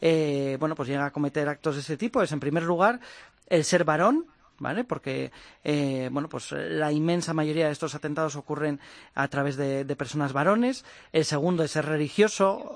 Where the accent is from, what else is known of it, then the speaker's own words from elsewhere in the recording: Bilbao, Basque Country, Spain; yo soy de Bilbao, y pues durante mi infancia, durante mis años de instituto, yo vivía muy de cerca pues todo lo que tenía que ver con la kale borroka